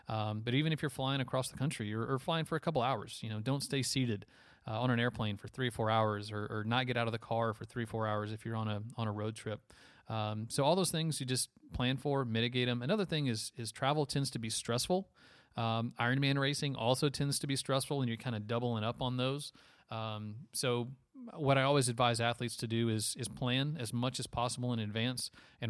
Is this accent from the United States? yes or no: yes; Houston, Texas, United States; it's in my hometown of Houston